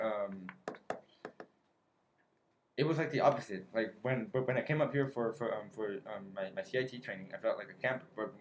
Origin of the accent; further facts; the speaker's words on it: San Jose, California, United States; I am from San Jose, California. This is my fifth time coming up here to camp.